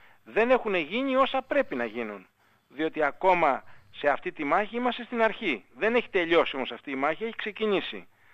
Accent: Greece

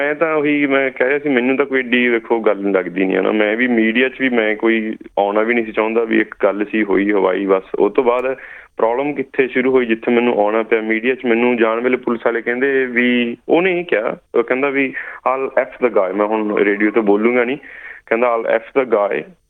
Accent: Puli, Punjab, India; also born or lived in Sydney; now in Melbourne, Australia; ਮੈਂ 2006 'ਚ ਆਇਆ ਸੀਗਾ ਜੀ ਮੈਲਬਰਨ 'ਚ, ਅਤੇ ਫਿਰ ਮੈਂ 4 ਸਾਲ ਸਿਡਨੀ ਵੀ ਲਾਏ ਆ ਜੀ, ਅਤੇ ਉਹ ਤੋਂ ਬਾਅਦ ਮੇਰਾ ਜਿਹੜਾ ਬੈਕਗਰਾਊਂਡ ਹੈ ਜੀ ਉਹ ਬਠਿੰਡਾ ਮੇਰਾ ਜ਼ਿਲ੍ਹਾ ਜੀ, ਪਿੰਡ ਮੇਰਾ ਪੂਲੀ ਹੈ ਜੀ।

